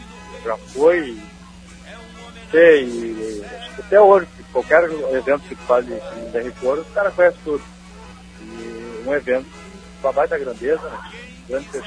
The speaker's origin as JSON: {"language": "Portuguese", "town": "Cerrito", "region": "Rio Grande do Sul", "country": "Brazil", "tie": "born or raised there", "said": "mesmo hoje não residindo mais aqui, mas como é minha terra natal"}